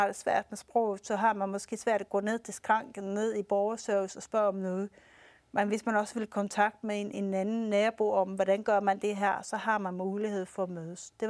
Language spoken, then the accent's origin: Danish; Stockholm, Stockholm County, Sweden; now in Denmark; Jeg er vokset op på Söder i Stockholm. Den del, hvor Globen ligger. Man kan så sige, det er den del, hvor vi havde rigtig, rigtig mange folk fra forskellige lande, der havde deres forskellige små forretninger.